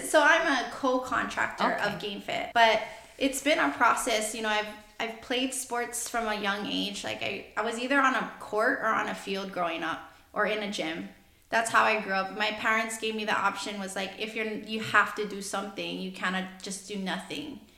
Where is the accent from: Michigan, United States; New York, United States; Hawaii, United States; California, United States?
Hawaii, United States; moved away as an adult; now in Winters, United States; Well, I'm from Hawaii, so I'm born and raised in Hawaii, and I moved here about 9 years ago.